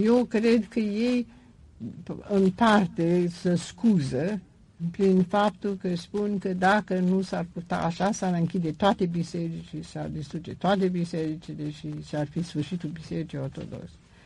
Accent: Bucharest, Romania; Eu am crescut în timpul cel mai frumos al țării românești, când totul era în fel, România mare

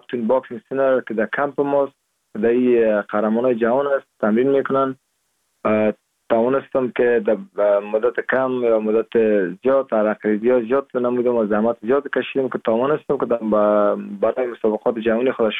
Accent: Siahgerd, Parwan, Afghanistan; moved away as an adult; now in United States; در سال 1373 در استولی سیاوگرد ولایت پروان متولد شدیم و دوره لیسه را از مکتب سید ناصری فارغ شدیم

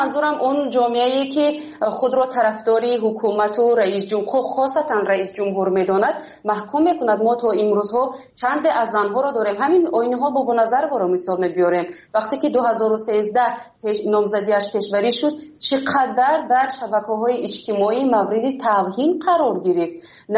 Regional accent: Tajikistan; moved away; من علاکه 4 سال میشود که بیرون از تاجیکستان هستم

